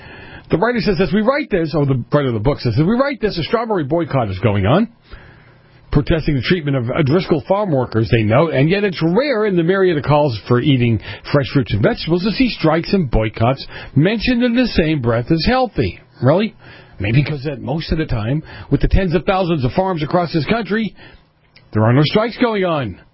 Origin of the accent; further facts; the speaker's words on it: East Coast, United States; And I grew up in the East Coast, and they have windows in the garage